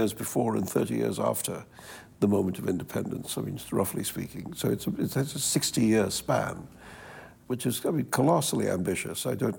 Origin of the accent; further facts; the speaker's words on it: Mumbai, Maharashtra, India; I would use my own memories of growing up in Bombay as the material for